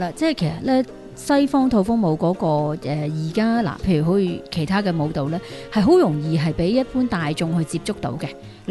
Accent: Hong Kong; 咁譬如對於我哋香港人或者中國人啦

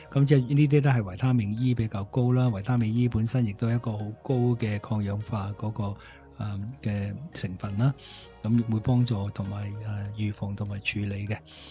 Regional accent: China; 我中国人成日都话咧，即系食到七分饱

